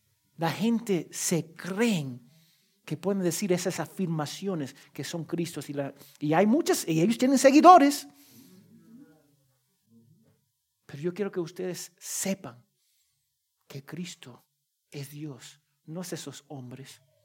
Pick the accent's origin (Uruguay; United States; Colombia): United States; New Jersey; born there; Yo nací en Nueva Jersey